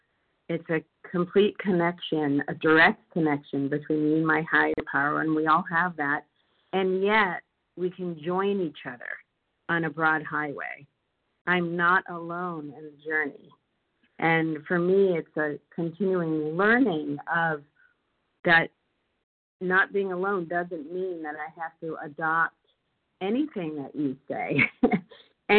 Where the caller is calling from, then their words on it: Massachusetts, United States; I'm calling from Massachusetts.